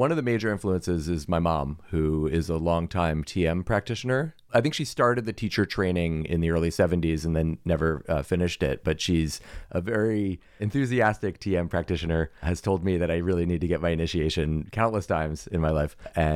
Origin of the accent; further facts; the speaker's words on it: New York, United States; I grew up in New York.